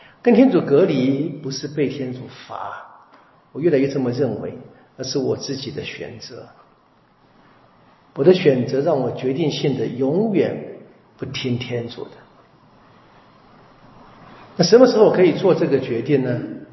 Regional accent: China; 我们中国人说这个盖棺论定嘛，

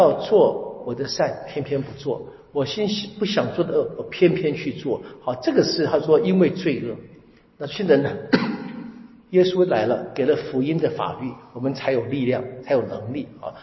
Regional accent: China; 我们中国就有这个身体发肤受之父母

